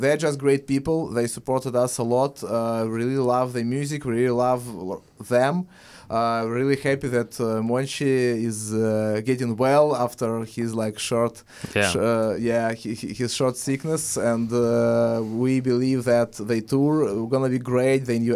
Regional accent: Russia; English is a second language; When we were growing up in Russia of the 90s

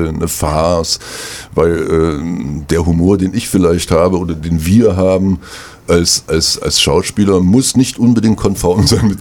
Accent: Berlin, Germany; Ich komme aus Berlin eigentlich, bin freischaffend, bin Schauspieler, bin Regisseur, mache also beides von beiden Seiten, von oben und von unten. Und bin im Moment in Rostock schon seit geraumer Zeit

